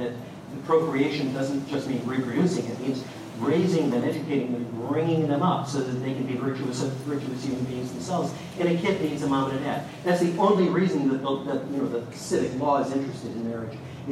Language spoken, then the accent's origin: English; Texas, United States; like my home state of Texas